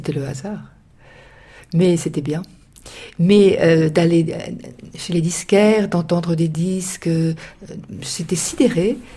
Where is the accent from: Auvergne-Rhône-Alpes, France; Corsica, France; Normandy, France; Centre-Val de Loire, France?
Auvergne-Rhône-Alpes, France; Clermont-Ferrand; born there; je suis née à Clermont-Ferrand, dans la maison où habitait une sœur de Pascal, Madame Florin-Perrier